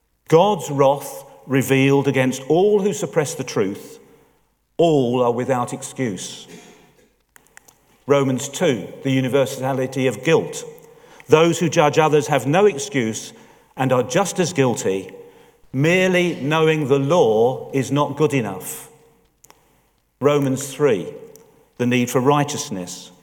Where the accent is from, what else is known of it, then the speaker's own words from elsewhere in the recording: London, United Kingdom; but being a Londoner, I actually heard him speak once.